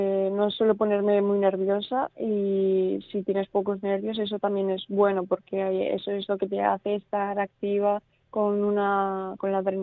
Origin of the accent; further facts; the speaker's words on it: Velilla de Cinca, Aragon, Spain; al llegar a mi pueblo, mis amigos también con una pancarta